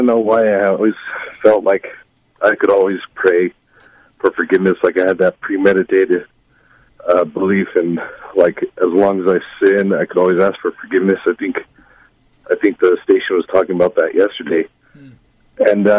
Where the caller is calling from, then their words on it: Albuquerque, New Mexico, United States; I'm calling from Albuquerque.